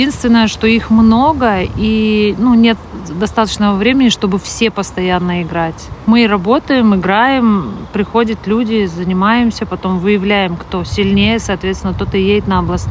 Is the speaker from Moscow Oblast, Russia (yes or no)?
no; Miass, Chelyabinsk Oblast, Russia; Я приехала из МИАСа, Челябинская область.